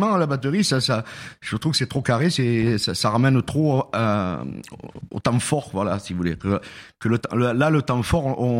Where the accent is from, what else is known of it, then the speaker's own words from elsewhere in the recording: Lourmarin, Provence-Alpes-Côte d'Azur, France; also born or lived in Marseille; now in Cavaillon, France; D'ici. Je suis né à Marseille, puis j'ai grandi dans la région de Lourmarin, Loris, tout ça, et depuis quelques temps j'habite sur Cavaillon.